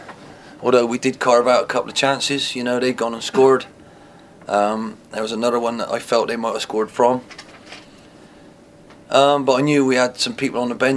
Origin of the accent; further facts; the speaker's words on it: Bristol, South West England, United Kingdom; He's Italian and I'm from Bristol.